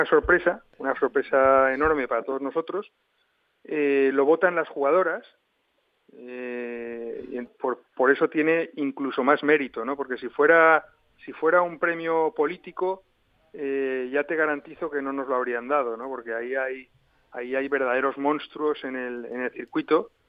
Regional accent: Valencian Community, Spain; yo si me pusiera en los zapatos del jugador valenciano, como valenciano que soy

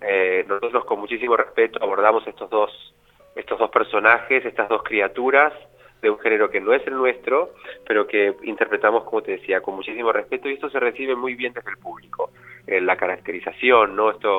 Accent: Argentina; soy argentino por si no se dieron cuenta

